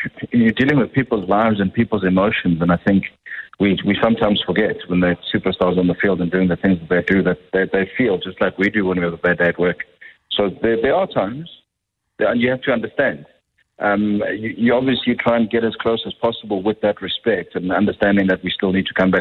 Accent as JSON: {"language": "English", "country": "South Africa", "said": "You're watching it as a South African and a rugby fan"}